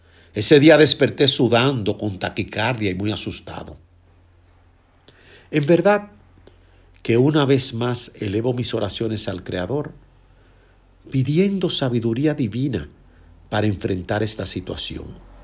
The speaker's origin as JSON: {"language": "Spanish", "country": "Dominican Republic", "said": "visitar a mi adorado país República Dominicana. Soy de los que piensa que es mi país uno de los mejores, como República Dominicana ninguno."}